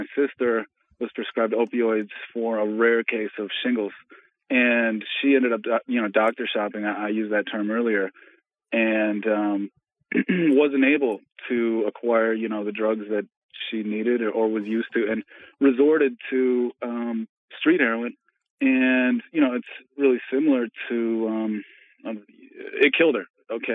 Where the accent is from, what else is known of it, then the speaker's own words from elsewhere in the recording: Green Bay, Wisconsin, United States; I grew up in Green Bay, Wisconsin, and I'm, from the suburbs, where the suburbs kind of meet the inner city.